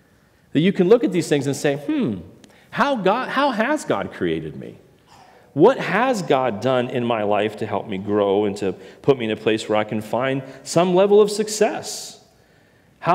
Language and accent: English; Canada; I grew up in the Canadian Rockies, you know, just freezing every part of my body.